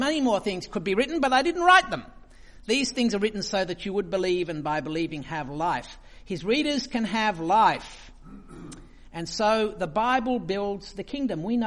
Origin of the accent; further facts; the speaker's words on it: Sydney, New South Wales, Australia; all my life growing up, I grew up in Sydney in a seminary